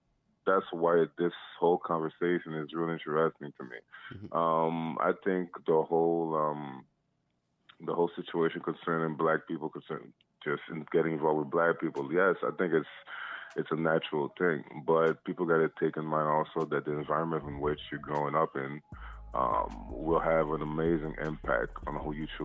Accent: Quebec, Canada; Yeah, I'm from South Shore of Montreal, so therefore, that's about it, really.

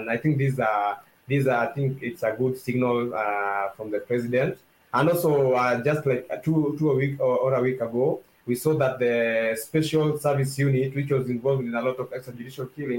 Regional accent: Mathare, Nairobi, Kenya; I couldn't say I came from Mathare because I was ashamed of the place that I grew up in, because it was a slum

